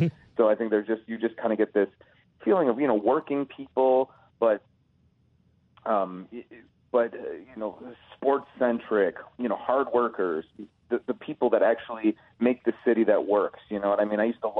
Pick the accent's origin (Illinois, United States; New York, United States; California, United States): Illinois, United States; Chicago; Well, I grew up in Norwood Park on Chicago's far northwest side, at Taft High School, if anybody's looking for a reference plate.